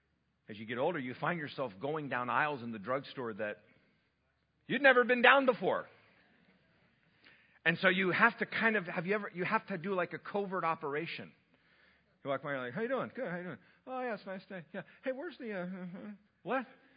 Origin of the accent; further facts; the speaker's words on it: England, United Kingdom; when I was a young man growing up in England